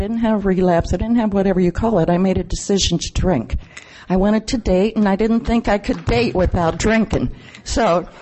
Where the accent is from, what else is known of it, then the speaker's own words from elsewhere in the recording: California, United States; Now remember, I'm from California. We don't have a lot of Christians in our fellowships.